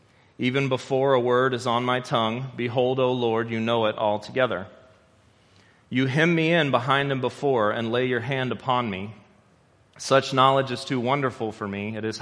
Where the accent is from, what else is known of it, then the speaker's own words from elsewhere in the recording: Texas, United States; I mean, I'm from Texas, you know, your expectation should be low.